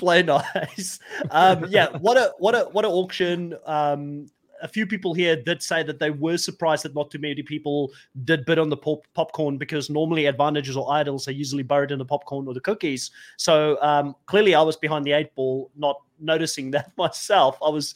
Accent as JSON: {"language": "English", "country": "South Africa", "said": "being a South African, like, we grew up on, like, red meat and steak, you know?"}